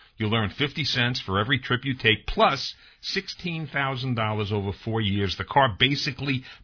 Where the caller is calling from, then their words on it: Florida, United States; also born or lived in New York City, United States; I miss Manhattan so much, but thank God I moved from New York City and I'm down in Florida.